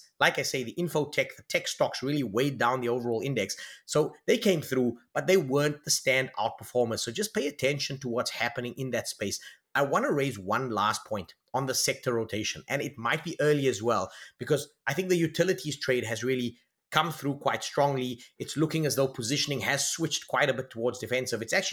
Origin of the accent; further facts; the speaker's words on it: South Africa; As a South African investor, this has a material bearing, because South Africa is still viewed as a commodity-heavy economy, correctly or incorrectly.